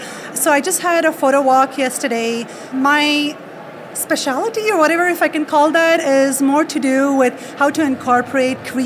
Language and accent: English; California, United States; I'm from California, live in Sacramento, California